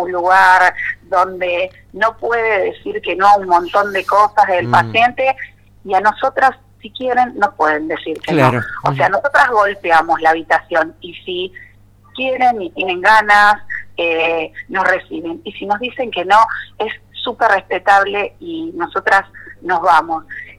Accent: Casilda, Santa Fe, Argentina; Tenemos una compañera de Rosario y las restantes somos de Casilda

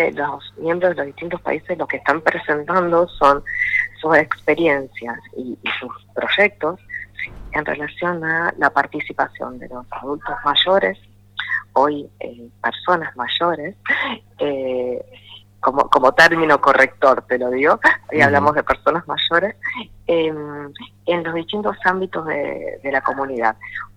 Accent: Santa Fe, Argentina; y yo, que soy de Santa Fe.

